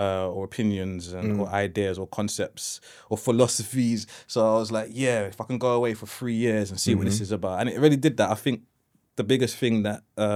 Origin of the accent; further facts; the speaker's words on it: London, United Kingdom; Despite the fact that all the best schools were in London and I'm from London, I was like, I just need to get out a little bit.